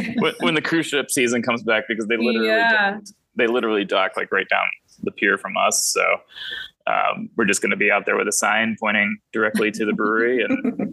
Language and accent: English; Texas, United States; I grew up in Texas, like I mentioned, and when I started drinking, you know, I turned 21